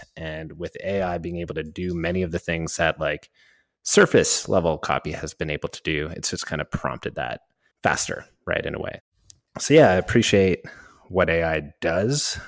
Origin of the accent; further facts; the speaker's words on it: Canada; And I'm super Canadian and didn't want to correct people, so that became a thing.